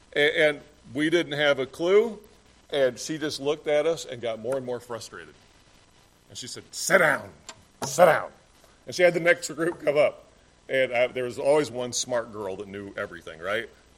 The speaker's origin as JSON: {"language": "English", "region": "Indiana", "country": "United States", "tie": "born or raised there", "said": "I grew up in Indiana, so again, you know, maybe that's part of the reason why."}